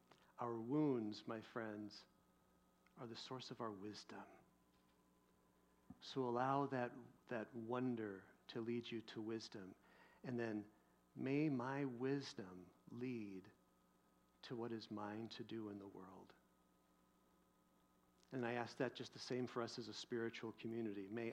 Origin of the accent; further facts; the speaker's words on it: Seattle, Washington, United States; now in Idaho; it seems like when I tell people I'm from Seattle, it's just like, you must be so happy to get out of there